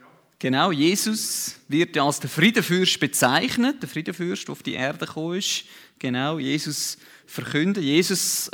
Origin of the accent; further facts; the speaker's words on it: Central Switzerland, Switzerland; Ich komme ja eigentlich aus der Innerschweiz und dort grüßt man sich nicht so auf der Straße.